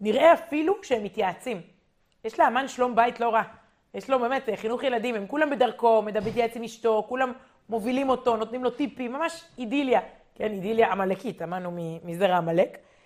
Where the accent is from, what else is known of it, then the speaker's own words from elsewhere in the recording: Jerusalem, Jerusalem District, Israel; אנחנו ירושלמים, יש לנו פורים משולש השנה